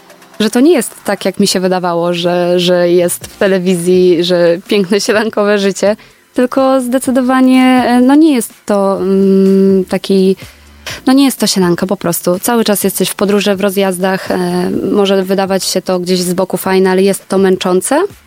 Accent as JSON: {"language": "Polish", "town": "Gdynia", "region": "Pomeranian Voivodeship", "country": "Poland", "tie": "born or raised there", "said": "Ja jestem Chylonia, Pogórze, Oksywy. Ja trochę zmieniałam tych miejsc, ale wychowałam się na Chylonii, dziewczyna z bloku."}